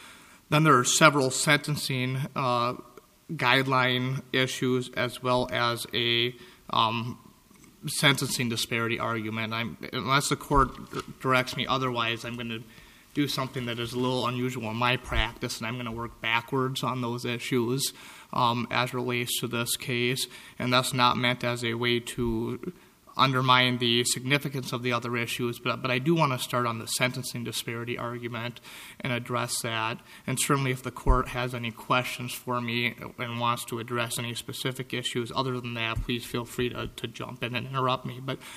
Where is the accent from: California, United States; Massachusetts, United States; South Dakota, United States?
South Dakota, United States; Pierce; I'm an attorney from Pierce, South Dakota.